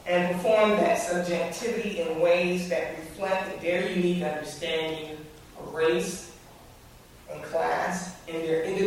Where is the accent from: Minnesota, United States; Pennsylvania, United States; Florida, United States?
Florida, United States; Jacksonville; A native of the South, a native of my hometown, Jacksonville, Florida